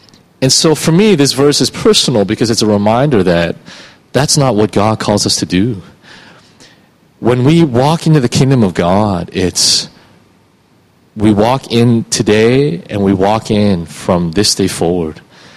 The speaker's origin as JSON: {"language": "English", "town": "Toronto", "region": "Ontario", "country": "Canada", "said": "you guys know I'm from Toronto. And it's a beautiful place."}